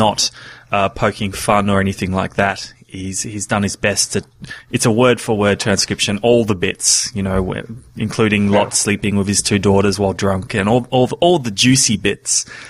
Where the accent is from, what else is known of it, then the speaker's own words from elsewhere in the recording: Australia; That's the thing about being an Australian. You don't see films for 5 years after they're released.